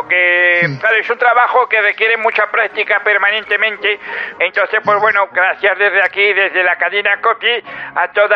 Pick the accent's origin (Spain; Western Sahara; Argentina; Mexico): Spain; Teruel, Aragon; yo soy de Teruel, soy domador de delfines.